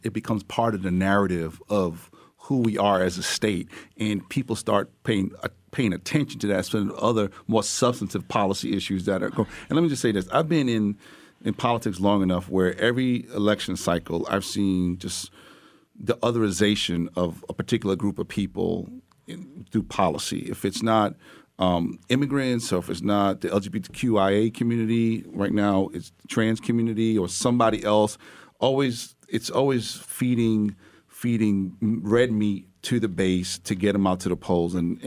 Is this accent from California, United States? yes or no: no; New York City, New York, United States; And as a New Yorker, I'm really proud of the mayor